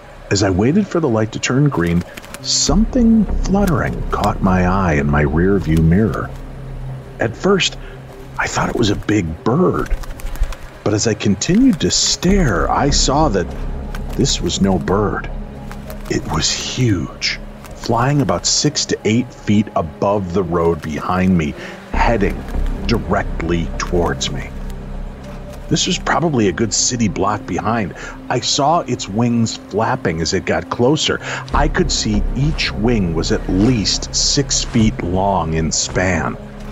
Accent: San Diego, California, United States; I was on shore duty and stationed in my hometown of San Diego.

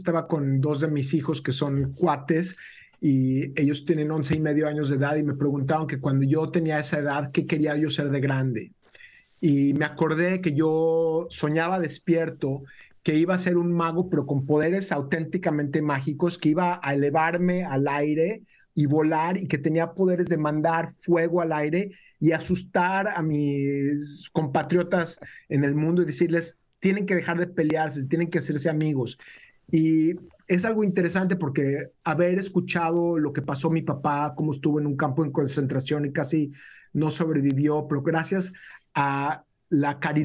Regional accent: Mexico; now in United States; Yo vine de México, era algo que yo no tomaba por cierto

